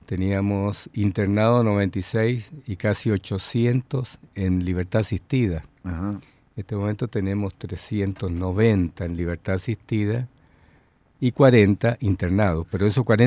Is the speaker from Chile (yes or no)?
yes; Chile; also born or lived in Comodoro Rivadavia; now in Argentina; Soy chileno, naturalizado argentino.